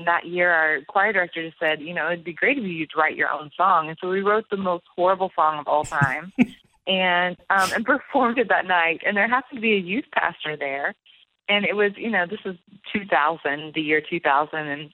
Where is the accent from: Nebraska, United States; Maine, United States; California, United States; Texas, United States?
Texas, United States; also born or lived in New Mexico / Miami / Mississippi; then back to Mississippi, and then back to Texas, which is where I spent most of my time growing up. So I'm a bit of a Southern girl.